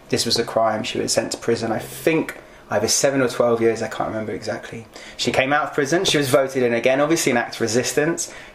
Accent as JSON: {"language": "English", "region": "England", "country": "United Kingdom", "said": "Oh, I'm from England, of course."}